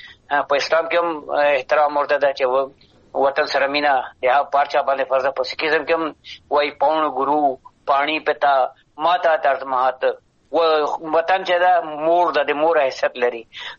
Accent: Afghanistan

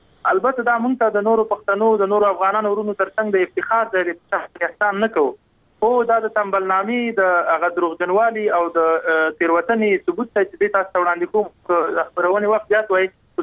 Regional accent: Nangarhar, Afghanistan; زه د ننګرهار د یو فرد په حیث باندې د خپل وګړو نه په دې برخه کې مننه کوم

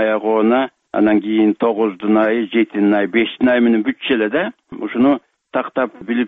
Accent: Karakol, Issyk-Kul Region, Kyrgyzstan; мен өзүм Караколдон болом, азыр шаардамын.

